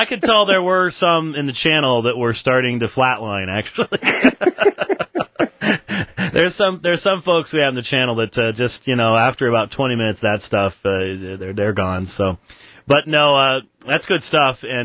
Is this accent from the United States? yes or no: no; United Kingdom; accent: British; Y'all were mocking me for my British accent.